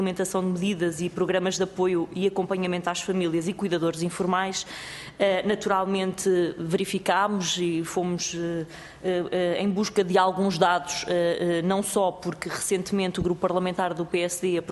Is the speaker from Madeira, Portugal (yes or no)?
no; Guarda, Portugal; Nos outros sítios será exatamente como na minha terra